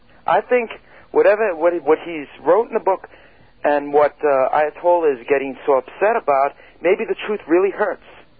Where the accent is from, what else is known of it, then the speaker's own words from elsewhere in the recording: Setauket, New York, United States; And I'm from Setauket.